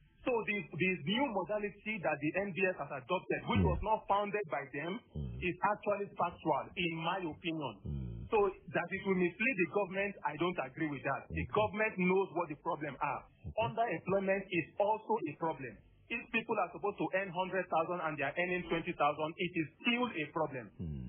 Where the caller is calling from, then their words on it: Surulere, Lagos, Nigeria; I'm calling from Surulere.